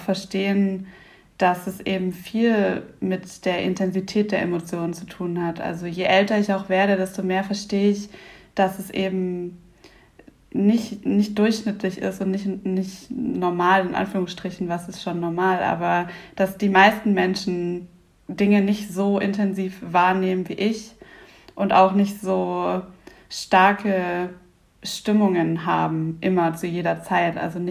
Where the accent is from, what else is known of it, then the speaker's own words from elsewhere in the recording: Southern Germany, Germany; born there; now in Bremerhaven, Germany; ich bin 26 Jahre alt, gebürtige Süddeutsche, aber inzwischen wohnhaft in Bremerhaven